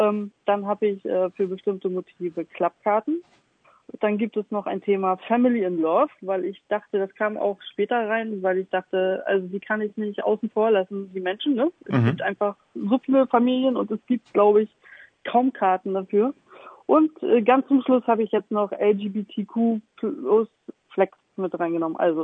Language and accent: German; Stralsund, Mecklenburg-Vorpommern, Germany; born there; moved away as an adult; also born or lived in Hamburg; now in Elmshorn, Germany; Und ich bin kurz vor 44 Jahre alt. Gebürtige Stralsunderin, wer das nicht kennt, das ist in MacPom und führt genau auf die schöne Insel Rügen. Und bin seit meinem 21. Geburtstag Hamburgerin.